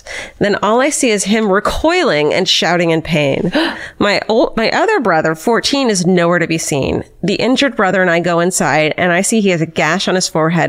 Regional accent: Toronto, Ontario, Canada; I grew up in Toronto as the youngest of four siblings. When I was about 8, we moved into a new house with an antenna pole in the backyard.

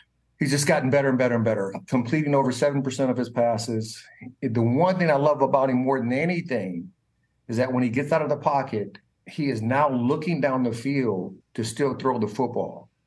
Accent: Indiana, United States; Well, I am from Indiana.

